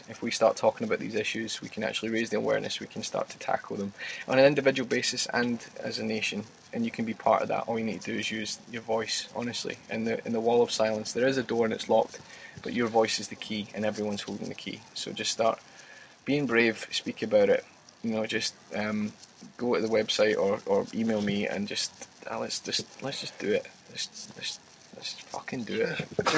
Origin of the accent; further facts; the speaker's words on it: Scotland, United Kingdom; unmistakably I'm a Scotsman.